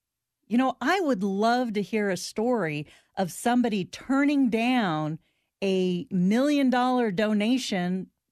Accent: Redding, California, United States; Now, Paul, don't be too harsh, because I'm from Redding, California, okay?

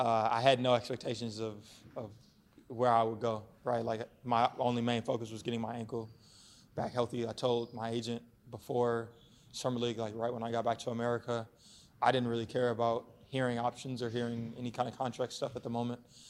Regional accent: Chicago, Illinois, United States; So I'm from Chicago. Huge Chicago Bears fan. We suck at the moment, but just outside Chicago native.

